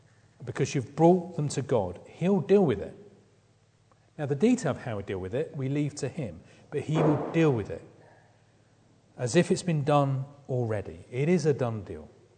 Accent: United Kingdom; as a British person, in fact, as a half Scottish person, and as a man

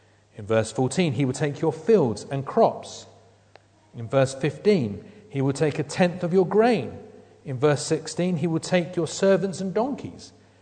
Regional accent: United Kingdom; this is one of the great things about being British, when the British government says what you need to be healthy is your 5 a day

